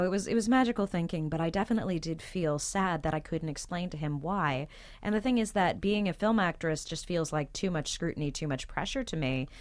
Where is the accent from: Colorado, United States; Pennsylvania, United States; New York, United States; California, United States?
California, United States; And also, where we grew up in Southern California, being a child actor was a pretty common thing.